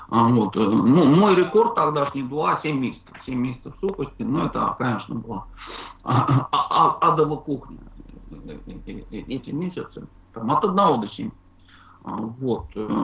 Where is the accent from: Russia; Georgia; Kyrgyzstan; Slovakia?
Russia; Samara, Samara Oblast; как уже ведущая сказала, я из Самары.